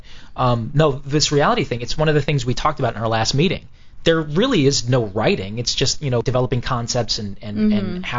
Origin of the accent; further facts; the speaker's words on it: New York City, New York, United States; First of all, I'm a New Yorker, you know, like I said, I was born and raised there. But also, you know, I have a Middle Eastern background.